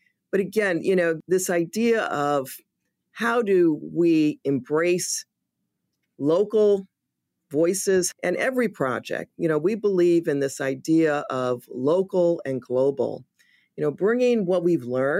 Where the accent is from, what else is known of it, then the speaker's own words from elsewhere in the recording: Chicago, Illinois, United States; I'm from the South Side of Chicago. I know exactly what that looks like